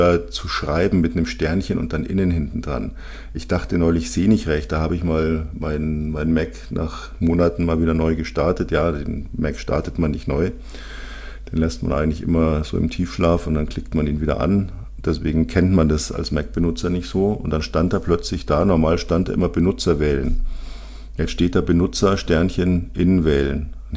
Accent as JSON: {"language": "German", "region": "Bavaria", "country": "Germany", "accent": "Bavarian", "said": "ich bin zweisprachig aufgewachsen, ich habe Hochdeutsch gelernt, ich kann aber auch Bayerisch Dialekt perfekt reden. Und wenn jemand mit mir hier in Bayern bayerisch redet"}